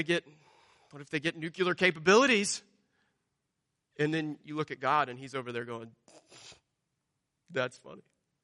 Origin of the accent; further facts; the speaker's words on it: United States; I'm American. Of course I'm a materialist.